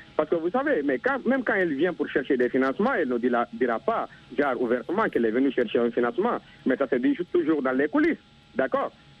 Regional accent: Guinea; des jeunes qui quittent chez moi en Guinée

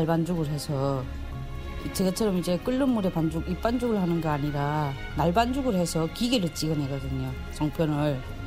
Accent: Chongjin, North Hamgyong, North Korea; 내 고향이 한경북도 청진이 나오더라고요. 진짜 내 살던 청진은 좋은 곳이었어요. 바다가 끼어있고 국경이 중국 국경, 러시아 국경이 다 끼어있거든요.

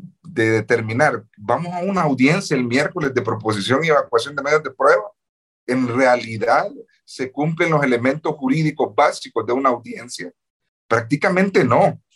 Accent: Honduras; pues no veo como hondureño, como abogado, apartándome de cualquier tipo de sentimiento que pueda tener como hondureño

